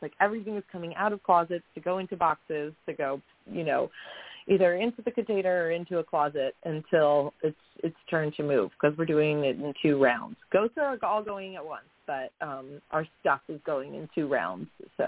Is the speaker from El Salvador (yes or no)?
no; Florida, United States; which we're Florida native, so if we can call ourselves that, but we were born and raised in Florida.